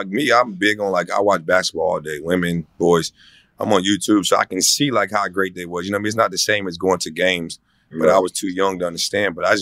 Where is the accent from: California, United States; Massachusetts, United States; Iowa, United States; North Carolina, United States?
North Carolina, United States; I'm glad I'm from North Carolina because I ain't have the exposure to a lot of stuff.